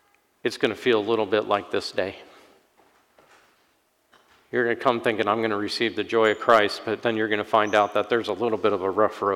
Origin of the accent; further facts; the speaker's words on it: Ireland; And I'm an Irishman.